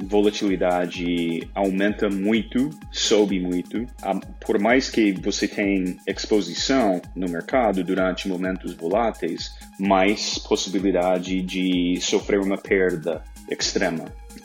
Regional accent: Dallas, Texas, United States; Portuguese is a second language; now in Brazil; Como vocês já perceberam, eu não sou daqui, eu cresci nos Estados Unidos, eu sou texano, cresci em Dallas

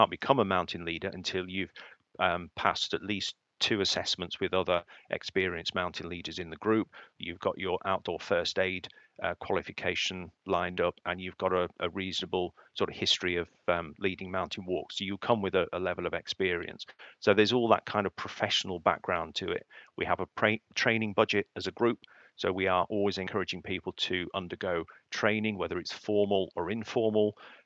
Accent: East of England, United Kingdom; I was born and brought up in the Fens.

